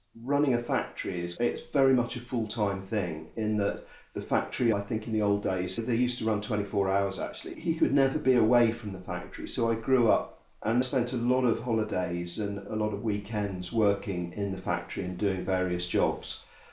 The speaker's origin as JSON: {"language": "English", "region": "East Midlands", "country": "United Kingdom", "tie": "born or raised there", "said": "So I grew up in the East Midlands. If you fold the map of England, you literally, where I'm from is right in the crack of the map"}